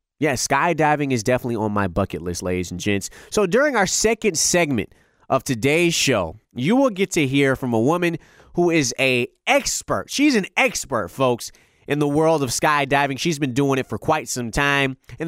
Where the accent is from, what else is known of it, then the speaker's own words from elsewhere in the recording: Detroit, Michigan, United States; also growing up in my hometown. Yes, the west side of Detroit.